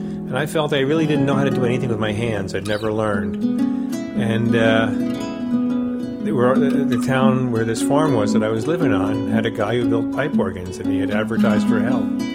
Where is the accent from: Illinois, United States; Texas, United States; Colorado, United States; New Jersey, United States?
New Jersey, United States; now in New York, United States; I grew up in New Jersey, and I moved to New York when I was like 22.